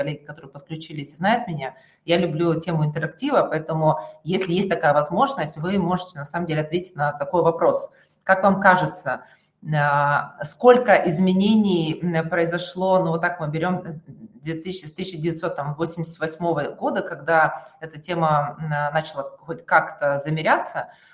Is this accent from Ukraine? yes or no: no; Kyrgyzstan; now in Russia; я сама родом из Кыргызстана. Сейчас я работаю в России, работала в Казахстане, в Таджикистане, в Кыргызстане.